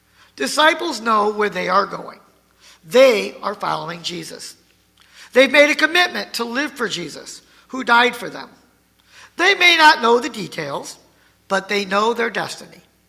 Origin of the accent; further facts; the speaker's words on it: Indiana, United States; When I was growing up in Indiana, my dad served churches in very small towns, surrounded by farmland.